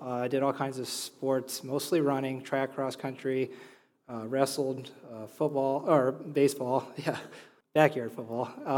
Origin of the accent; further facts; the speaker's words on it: Canton, Pennsylvania, United States; I would always tell people I'm from Canton, where we have one traffic light. The borough is one square mile, and usually a traffic jam is a tractor going down the road.